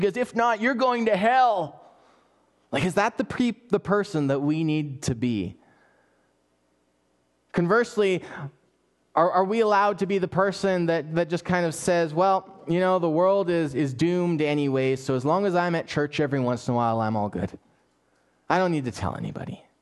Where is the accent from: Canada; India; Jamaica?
Canada; We're Canadian after all.